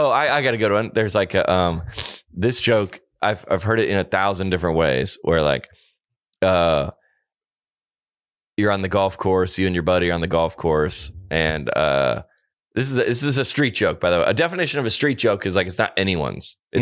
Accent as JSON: {"language": "English", "region": "Alabama", "country": "United States", "said": "Like, I'm from Alabama."}